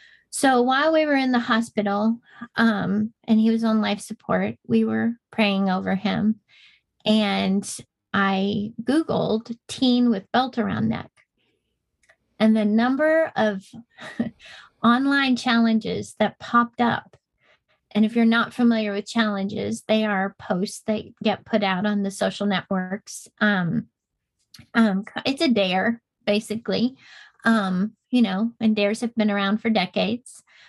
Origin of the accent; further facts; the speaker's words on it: Indiana, United States; I'm from Indiana.